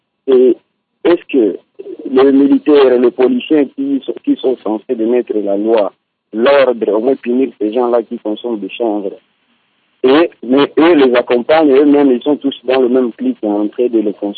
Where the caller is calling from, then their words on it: Bukavu, South Kivu, DR Congo; Parce que nous trouvons ici, chez nous, à Bukavu